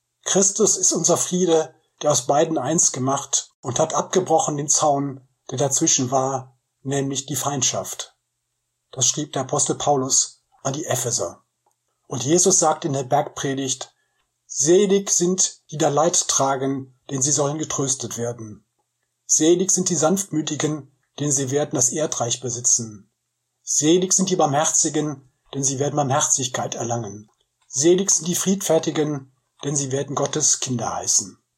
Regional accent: Rhineland, Germany; als Rheinländer

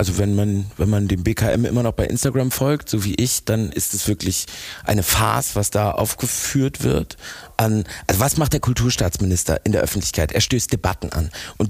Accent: Hamburg, Germany; also born or lived in Berlin; ich komme aus Hamburg, ich war die letzten Jahre immer in Hamburg, weil ich immer in Hamburg gearbeitet habe, habe aber in Berlin gelebt und bin dementsprechend, habe dann irgendwie entschieden, ich ziehe zurück nach Hamburg und jetzt bin ich hier angekommen wieder

